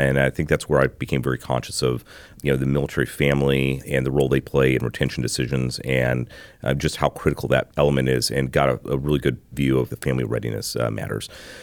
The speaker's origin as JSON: {"language": "English", "town": "Midland", "region": "Texas", "country": "United States", "tie": "born or raised there", "said": "So born and raised in West Texas, grew up in Midland, Texas, oil country there, and Friday Night Lights football."}